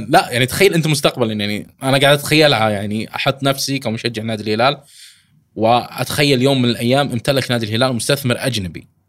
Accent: Saudi Arabia; أفضل نموذج لنا كسعوديين لموضوع الخصخصة نموذج الإسباني

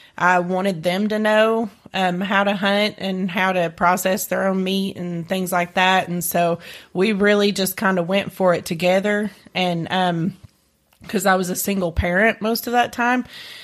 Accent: Tennessee, United States; moved away as an adult; So I grew up in East Tennessee.

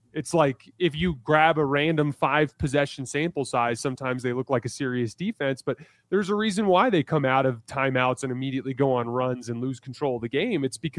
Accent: Tucson, Arizona, United States; went to the same college in my hometown. He went to the University of Arizona for a little bit.

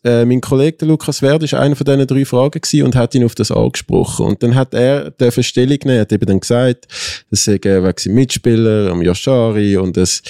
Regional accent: Switzerland; born there; Ich bin in der Schweiz geboren, ich habe Schweizer Eltern

